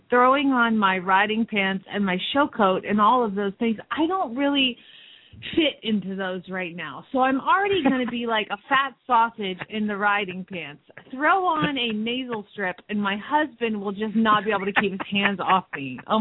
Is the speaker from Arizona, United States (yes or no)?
yes; Phoenix, Arizona, United States; from Phoenix, Arizona